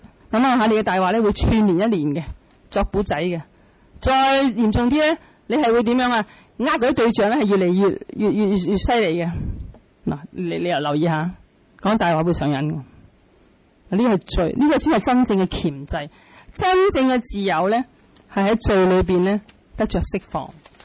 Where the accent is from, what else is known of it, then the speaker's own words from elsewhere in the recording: China; 所以我哋中国人有句说话咧，系讲得好好嘅